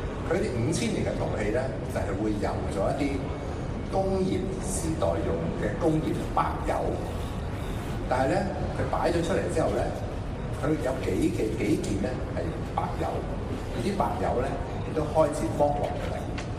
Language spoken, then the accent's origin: Cantonese; Hong Kong; 我哋香港人